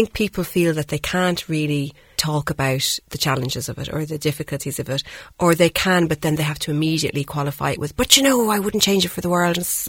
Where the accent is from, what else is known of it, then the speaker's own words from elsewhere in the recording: London, United Kingdom; born there; So I was born in London, as a result.